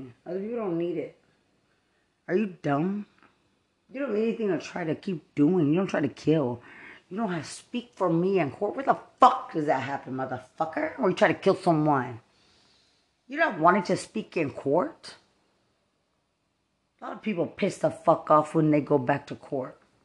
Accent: United States; Because I don't speak Spanish and I'm American and I'm a veteran.

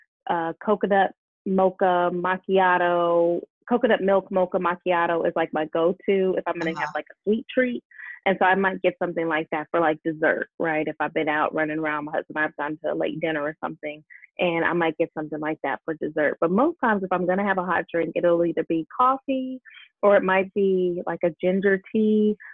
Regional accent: Milwaukee, Wisconsin, United States; also born or lived in Tucson, Arizona; I grew up in two cities. First, I was born in Tucson, Arizona. And we lived there till I was 9, and then we moved to Milwaukee, Wisconsin.

